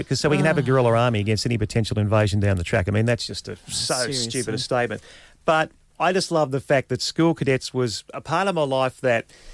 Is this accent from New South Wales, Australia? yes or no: yes; New South Wales, Australia; In New South Wales.